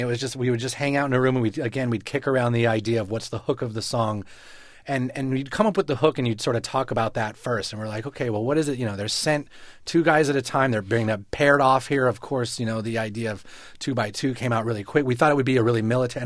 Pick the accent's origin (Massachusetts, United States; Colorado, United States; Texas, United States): Colorado, United States; Yeah, we grew up in Colorado. So we were around a lot of Mormons.